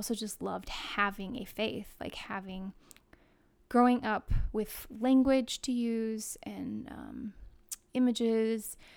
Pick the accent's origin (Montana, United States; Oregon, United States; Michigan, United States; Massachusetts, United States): Oregon, United States; Newberg; I grew up in Newburgh, Oregon, Open Bible Church.